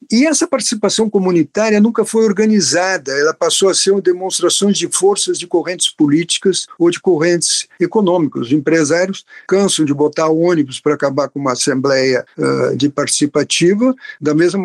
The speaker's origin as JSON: {"language": "Portuguese", "region": "Rio Grande do Sul", "country": "Brazil", "said": "Se eu sou gaúcho, a gauchada aí vai declarar"}